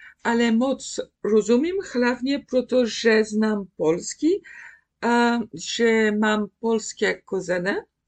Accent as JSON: {"language": "Czech", "country": "France", "second_language": "Czech", "said": "jsem z Francie"}